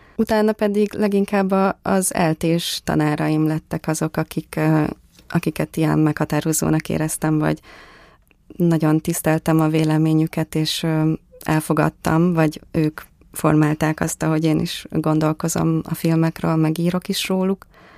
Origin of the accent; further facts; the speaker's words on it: Budapest, Hungary; born there; és 1992. február 6-án születtem Budapesten.